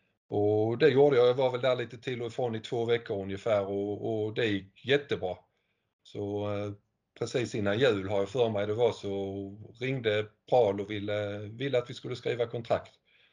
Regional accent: Hanskog, Skåne, Sweden; Jag är född och uppvuxen i Hanskog, en liten by utanför Kristianstad, norr om Kristianstad.

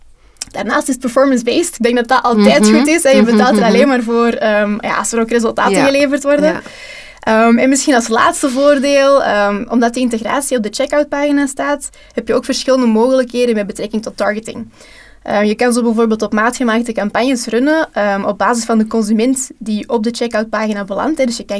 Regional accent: Belgium; omdat we als Belgen steeds veel eisender worden

